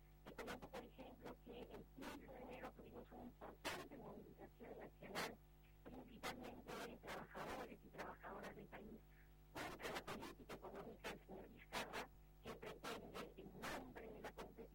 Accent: Peru; ir como peruanos hacia un nuevo pacto constituyente

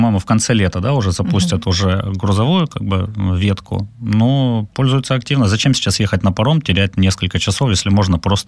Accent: Ukraine; первый украинец, который пересек Крымский мост

